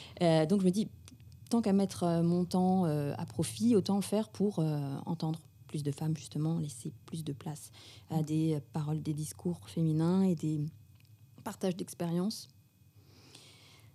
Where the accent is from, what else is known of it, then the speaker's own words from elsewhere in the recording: France; puisque au départ, je suis française.